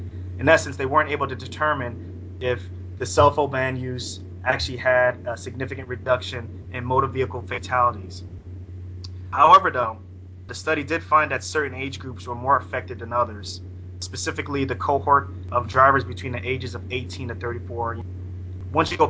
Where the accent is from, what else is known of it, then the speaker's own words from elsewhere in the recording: New York, United States; So back in my home state, in New York State in 2001